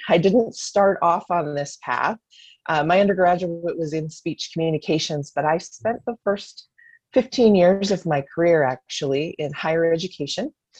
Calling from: Farmington, Minnesota, United States; I'm tuning in from Farmington, Minnesota, which is just south of St. Paul.

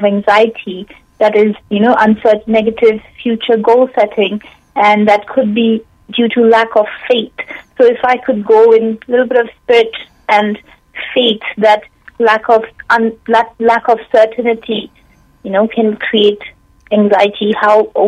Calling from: United Kingdom; I am in the UK.

